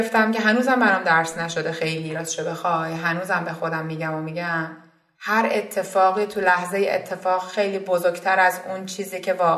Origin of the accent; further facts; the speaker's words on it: Iran; به خصوص ما آدمایی که خیلی شاید تو ایران بزرگ شدیم